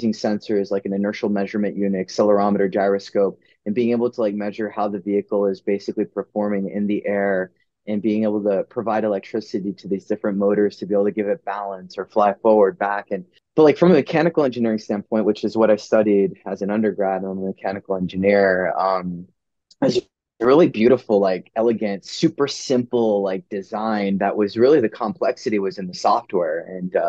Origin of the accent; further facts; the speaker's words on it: Austin, Texas, United States; So I grew up here in Austin. Both my parents were graduate students at the University of Texas.